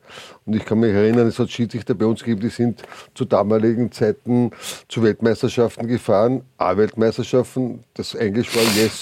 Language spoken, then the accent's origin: German; Austria; wie wir Österreicher gelegentlich auch in unserem Dialekt oder anderweitig sprechen.